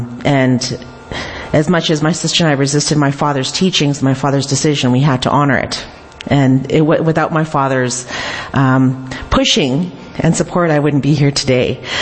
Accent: Cowessess First Nation, Saskatchewan, Canada; moved away; So yes, I am from Cowessess First Nation. I was born and raised there. It was my privilege and my honor to grow up on my nation from the time I was born to the time I left to come to the city.

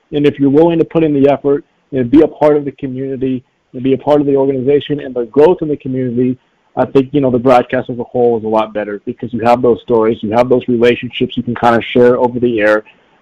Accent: Kansas City, United States; growing up, being born and raised in Kansas City, I've always been familiar with the Monarchs.

